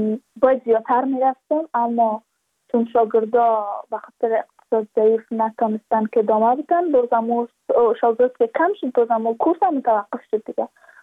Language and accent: Persian; Badakhshan, Afghanistan; ما از بدخشان هستیم